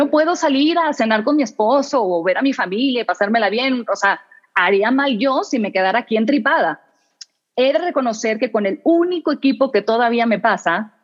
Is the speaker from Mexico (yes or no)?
yes; Mexico; aunque nosotros como mexicanos entendemos que en Sudamérica el fútbol y la pasión se entiende y se vive de manera distinta